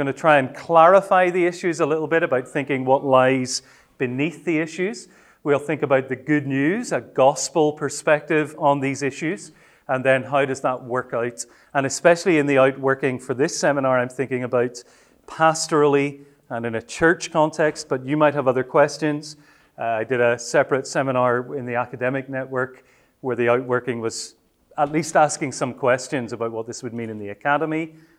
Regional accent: Northern Ireland, United Kingdom; I come from Northern Ireland, so we do speak English there, but maybe in a slightly different way. I hope you can follow my accent.

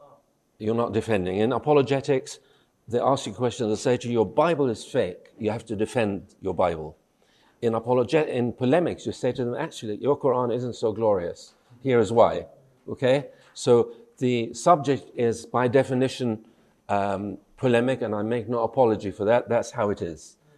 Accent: Israel; moved away as an adult; now in England; I am a Christian from Israel originally, from an Arabic-speaking community. My parents were ministers, and I moved to England when I was 18

